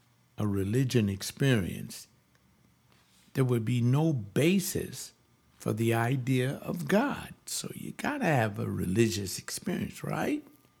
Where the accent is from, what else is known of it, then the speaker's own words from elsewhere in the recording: Los Angeles, California, United States; I'm in Los Angeles. I was born in the County General Hospital.